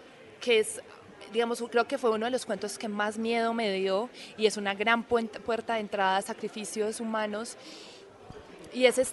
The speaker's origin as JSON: {"language": "Spanish", "town": "Rionegro", "region": "Antioquia", "country": "Colombia", "moved": "as an adult", "lives_now": "Bogotá, Colombia", "said": "yo he emigrado de un pueblo, yo soy de Río Negro, Antioquia, vine a Bogotá con 20 años"}